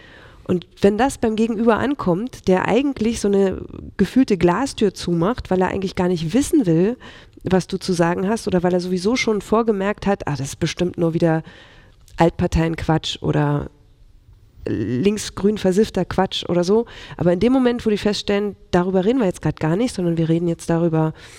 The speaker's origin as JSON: {"language": "German", "region": "Brandenburg", "country": "Germany", "said": "ich will halt für meine Heimat jetzt mitgestalten, auch für meine Kinder, weil ich natürlich möchte, dass die auch möglichst in der Niederlausitz bleiben, weil mir eben auch ein bisschen was an dieser Region liegt"}